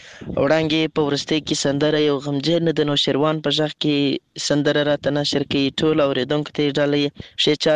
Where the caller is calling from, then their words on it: Lashkargah, Helmand, Afghanistan; accent: Helmandi; له هلمند په مرکز لشکرګاه ښاره پیغام درته پرېږدم.